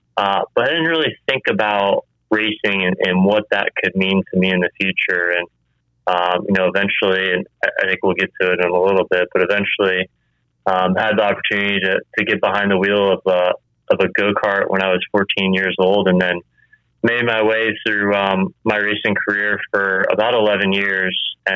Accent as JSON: {"language": "English", "town": "Daytona Beach", "region": "Florida", "country": "United States", "tie": "born or raised there", "said": "I grew up in Daytona Beach, Florida. I was born and raised there."}